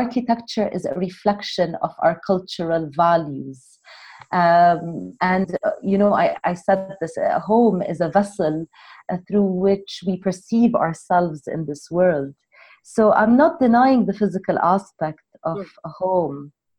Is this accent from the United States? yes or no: no; Jordan; because I'm both Jordanian and Palestinian. I come from Palestinian descent.